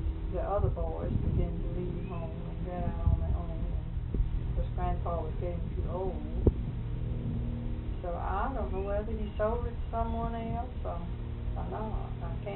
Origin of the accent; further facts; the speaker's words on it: Micanopy, Florida, United States; You see, I was born in Micanopy.